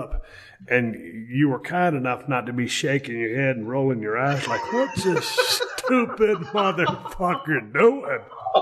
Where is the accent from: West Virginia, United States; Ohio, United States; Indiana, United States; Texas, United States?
Texas, United States; Edna; I know when I was growing up in Edna, Texas, when my dad, every month, he would balance our check